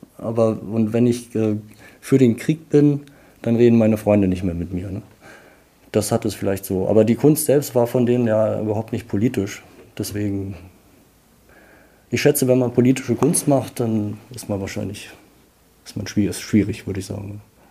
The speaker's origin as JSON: {"language": "German", "country": "Germany", "said": "Ich kann nur sagen, dass für mich als Deutscher ist es eine Tragödie, dass diese ganze östliche Verbindung jetzt so völlig wegbricht"}